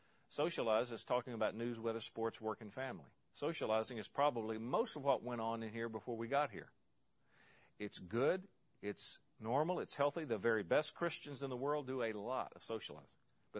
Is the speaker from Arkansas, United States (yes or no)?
yes; Osceola, Arkansas, United States; I grew up in Osceola, Arkansas, which is a little county seat town about 45 minutes north of Memphis, right on the Mississippi River.